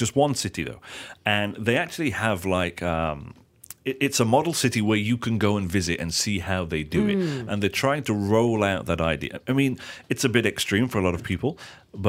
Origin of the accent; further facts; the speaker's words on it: United Kingdom; Okay, I can give you an example from the UK. In my hometown, we have the wheelie bins that you have outside the house now.